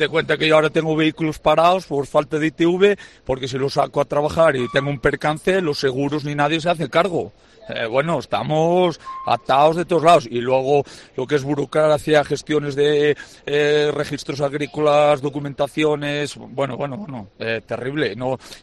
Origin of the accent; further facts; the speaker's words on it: Gozón, Asturias, Spain; De Gozón, del Banco.